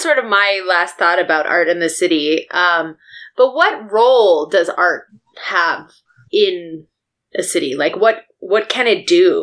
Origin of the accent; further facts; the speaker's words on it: Tucson, Arizona, United States; So I grew up in Tucson. Yeah, yeah, yeah. So I know what like growing up in the desert's like.